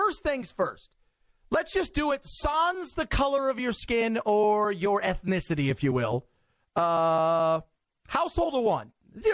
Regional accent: Long Beach, California, United States; When I grew up in Long Beach, California, I went to a school that welcomed in many

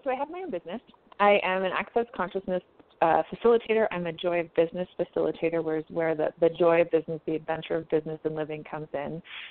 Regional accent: Canada; my background is I grew up in Canada. I've been an adventurer most of my life.

